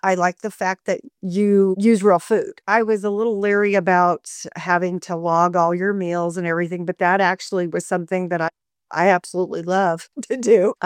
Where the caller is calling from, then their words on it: Montana, United States; I am in the United States, in the state of Montana.